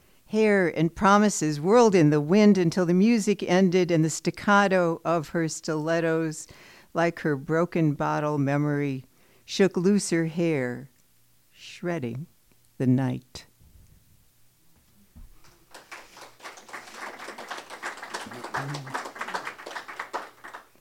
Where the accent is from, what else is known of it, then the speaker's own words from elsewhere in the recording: Chicago, Illinois, United States; also born or lived in Evanston; I grew up in Chicago, lived in Evanston forever. We sold the house in Evanston.